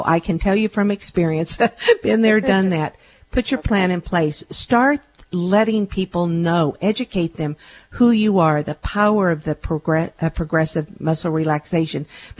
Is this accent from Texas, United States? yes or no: yes; Texas, United States; I'm from Texas, and I miss that southern draw